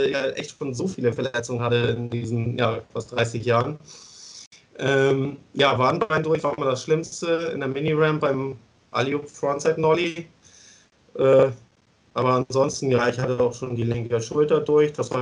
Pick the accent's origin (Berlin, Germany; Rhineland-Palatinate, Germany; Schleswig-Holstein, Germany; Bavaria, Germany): Schleswig-Holstein, Germany; Rendsburg; Also ich bin Rendsburger. Rendsburg ist so eine Kleinstadt, so ungefähr in der Mitte von Schleswig-Holstein. Und ja, jetzt bin ich da wieder am Start, aber ich hatte auch mal Bock, so andere Städte zu sehen und war halt die letzten 6 Jahre in Münster und München.